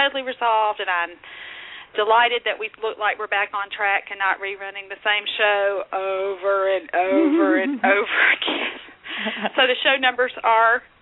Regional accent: Mississippi, United States; I hope I get some North Mississippi people there for my home state.

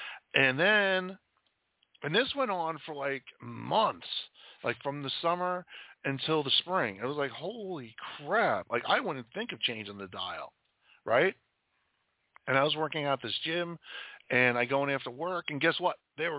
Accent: Long Island, New York, United States; It's like … I'm from Long Island. … a Long Islander.

